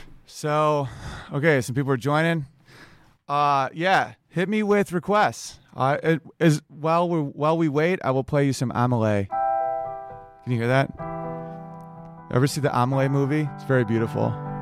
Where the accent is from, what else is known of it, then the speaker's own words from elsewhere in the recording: Oswego, New York, United States; But also, I'm doing my hometown of Oswego, New York, Scribe a Town Inn.